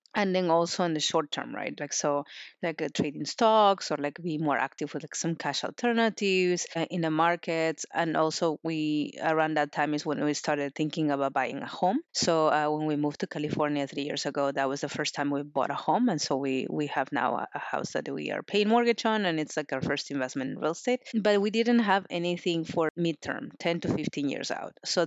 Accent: Lima, Peru; I'm originally from Peru. So, you know, you're born and grow up in Peru, even if you're in like a city girl like me in Lima, which is a 12 million people city, right? Like a pretty big city.

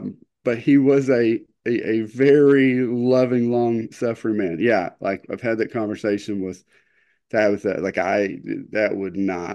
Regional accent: Kentucky, United States; So we're from Eastern Kentucky to the Panhandle of Florida, about 13 hours, I think, away.

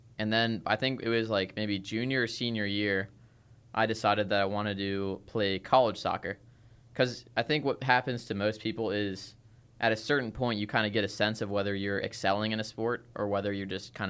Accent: Cincinnati, Ohio, United States; I'm from Cincinnati, Ohio.

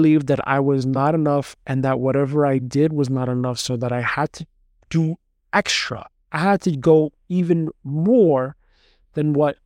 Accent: Brooklyn, New York, United States; the environment growing up in Brooklyn

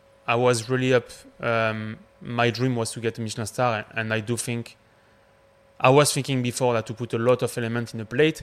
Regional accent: Nice, Provence-Alpes-Côte d'Azur, France; now in London, United Kingdom; I'm coming from Nice in France. Moved to London a long time ago.

